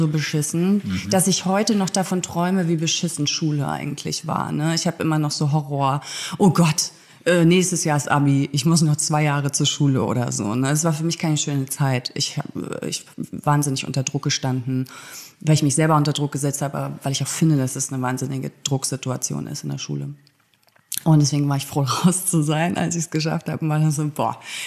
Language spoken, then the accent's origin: German; Mecklenburg-Vorpommern, Germany; now in Berlin, Germany; Mecklenburg-Vorpommern auf der Insel Usedom.